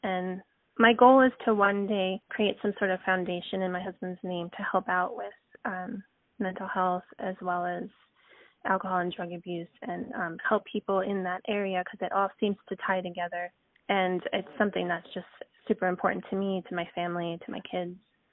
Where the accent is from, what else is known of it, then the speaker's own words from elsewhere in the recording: Las Vegas, Nevada, United States; And so I was really excited to finally get to meet everybody because I'm from Las Vegas.